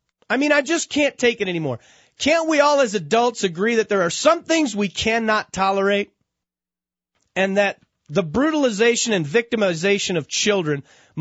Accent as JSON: {"language": "English", "country": "United States", "said": "As a father, as an American, as a Christian, I cannot take it anymore."}